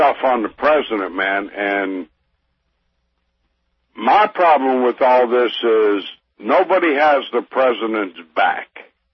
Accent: Aliquippa, Pennsylvania, United States; I'm originally from Aliquippa, Pennsylvania.

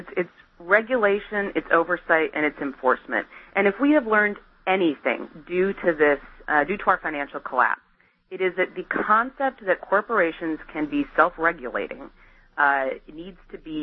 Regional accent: Colorado, United States; now in California, United States; So I'm originally from Colorado, but I live in California now.

